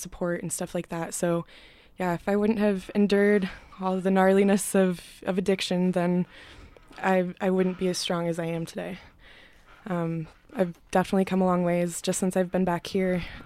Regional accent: Alaska, United States; thanks to my experience growing up in Alaska, when everybody starts to panic, I go into survival mode

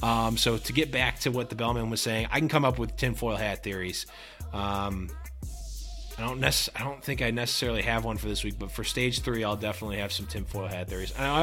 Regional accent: New York, United States; Being a New Yorker, the Excelsior ever upward, you know, message and that's, I like that a lot.

